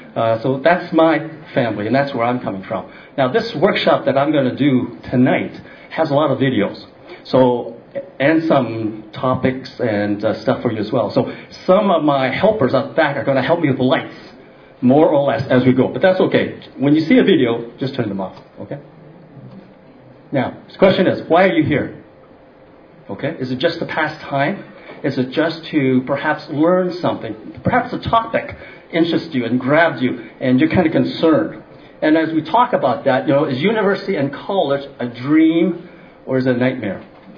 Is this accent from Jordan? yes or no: no; Canada; born there; first language English; I'm Canadian-born Chinese. That's why I'm speaking English. My mother tongue is English, but my parents speak Tuaishan.